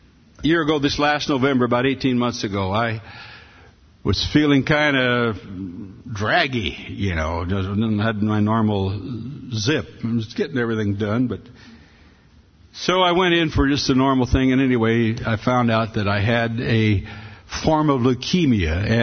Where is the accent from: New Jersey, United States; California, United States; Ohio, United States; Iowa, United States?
California, United States; I'm from California, and people get the wrong idea about us sometimes.